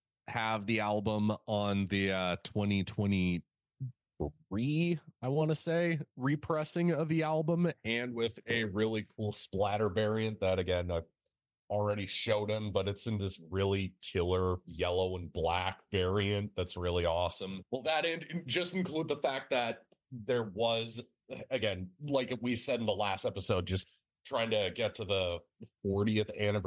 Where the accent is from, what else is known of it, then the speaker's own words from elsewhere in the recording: Canada; given that I'm the Canadian in the room and this happened in the city I live in.